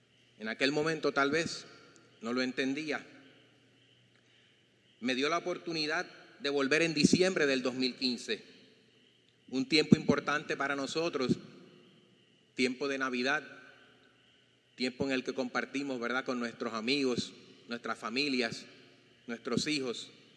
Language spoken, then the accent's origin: Spanish; Arecibo, Puerto Rico; soy de Arecibo.